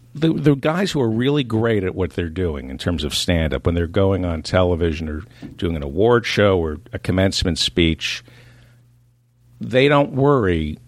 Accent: New Jersey, United States; also born or lived in Brooklyn; I grew up in New Jersey.

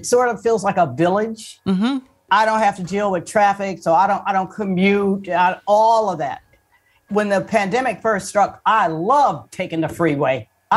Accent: Port Huron, Michigan, United States; Right on the Canadian border. My senior prom was in Canada, Sarnia, Ontario.

